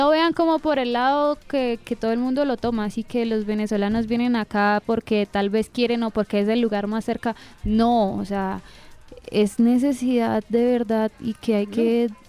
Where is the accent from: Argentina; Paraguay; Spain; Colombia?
Colombia; Yopal, Casanare; yo la verdad también soy de Yopal.